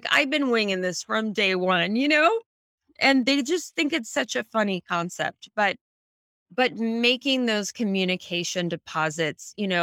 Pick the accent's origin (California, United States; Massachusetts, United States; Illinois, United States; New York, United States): California, United States; I grew up in the Silicon Valley, so I was around a lot of kids who had very high-powered parents